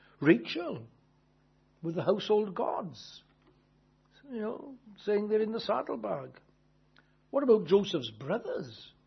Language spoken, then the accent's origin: English; Wales, United Kingdom; I'm from South Wales.